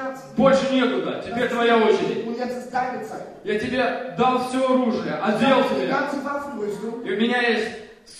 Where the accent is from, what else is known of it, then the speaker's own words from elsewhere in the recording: Russia; now in Portugal; я из России приехал в Португалию.